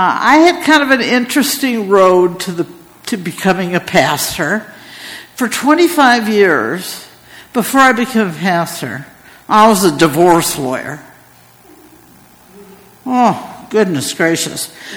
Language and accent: English; Cannon Falls, Minnesota, United States; But anyway, I am originally from Minnesota. I grew up in Cannon Falls. Halfway between Rochester and the cities.